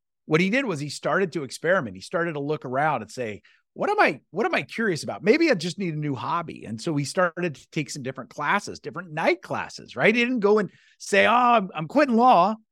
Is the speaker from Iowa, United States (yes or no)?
yes; Iowa, United States; Like, I grew up in Iowa.